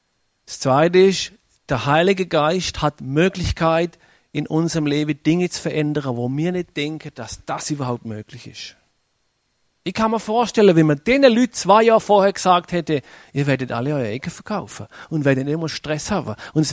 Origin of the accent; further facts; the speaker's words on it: Germany; Und ich komme aus Deutschland, oder?